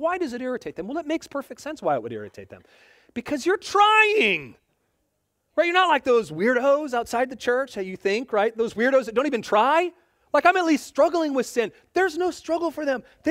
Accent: Seattle, Washington, United States; Especially if you know I'm a guy from Seattle.

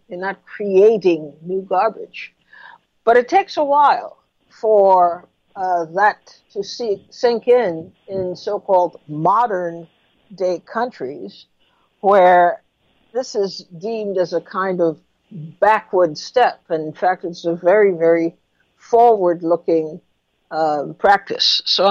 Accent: Trinidad & Tobago; I grew up in Trinidad.

